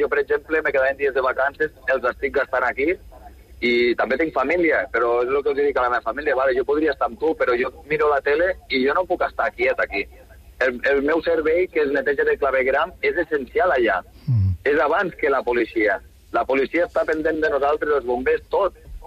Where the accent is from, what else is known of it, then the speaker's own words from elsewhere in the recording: Bell-lloc d'Urgell, Catalonia, Spain; soc de Belllloc d'Urgell, vinc a Sant Andreu de Llavaneres